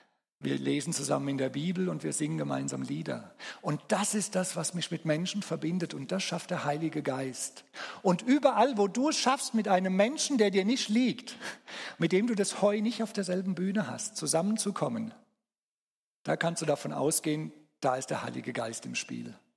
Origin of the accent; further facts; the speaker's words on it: Germany; now in Switzerland; Können wir als Deutsche in der Schweiz leben?